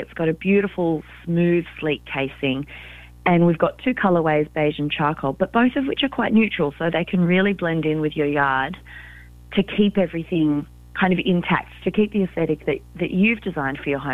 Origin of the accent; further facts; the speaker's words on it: Australia; is actually an Australian company, and growing up in Australia, we experience these water restrictions every single year.